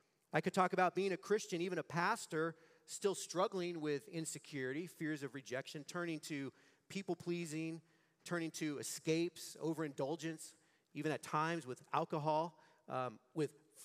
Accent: Fresno, California, United States; I grew up in Fresno, in Pinedale. My dad talked to me about the gospel when I was only 4 years old.

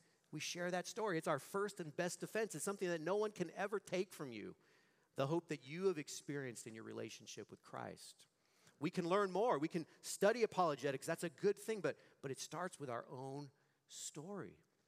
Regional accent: Fresno, California, United States; I grew up in Fresno, in Pinedale. My dad talked to me about the gospel when I was only 4 years old.

